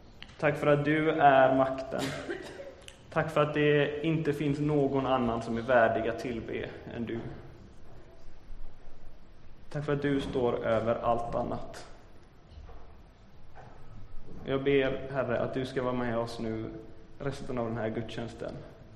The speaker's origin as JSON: {"language": "Swedish", "town": "Jonsered", "region": "Västra Götaland County", "country": "Sweden", "tie": "born or raised there", "said": "När jag växte upp i Jonsered så hade alltid vi ett stort midsommarfirande på den ängen som låg precis utanför min mammas radhus."}